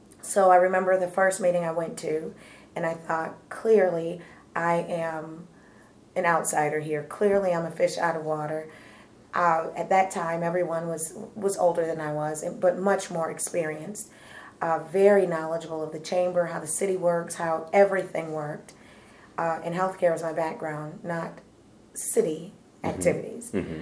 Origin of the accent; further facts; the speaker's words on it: Buffalo, New York, United States; whether it's because we're both from Buffalo or whatever the reason